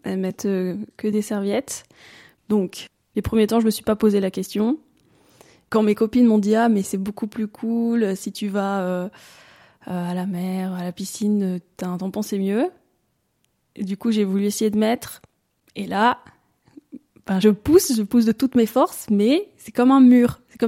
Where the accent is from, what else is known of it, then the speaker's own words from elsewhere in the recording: Valais, Switzerland; j'ai 26 ans, je suis d'origine du Valais.